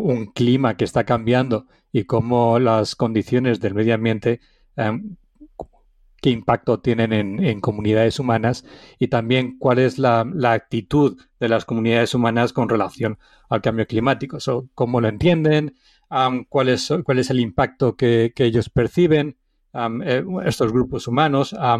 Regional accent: Alicante, Valencian Community, Spain; Pues sí, yo soy originario de la ciudad de Alicante. Nací en Alicante. Mi padre es de La Mancha y mi madre es de la Vega Baja, que es de la zona sur de la provincia de Alicante.

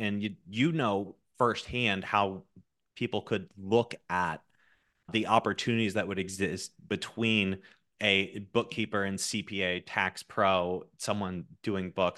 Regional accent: Chicago, Illinois, United States; we're also Chicagoan

